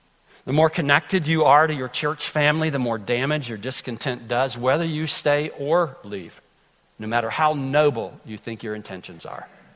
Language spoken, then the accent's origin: English; Greenville, United States; moving back to Greenville over 18 years ago to my hometown.